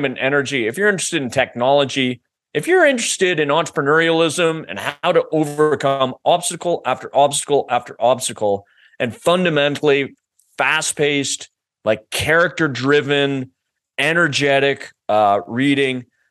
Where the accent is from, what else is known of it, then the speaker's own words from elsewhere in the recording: Canada; and I'm Canadian, you know